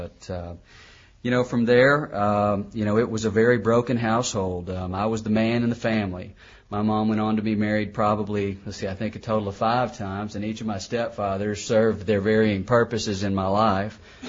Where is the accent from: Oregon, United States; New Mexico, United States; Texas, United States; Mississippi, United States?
Texas, United States; Cedar Hill; I grew up in Cedar Hill, Texas, and that used to be a real small redneck town that there was really not much to do in except drink and party and kind of run around.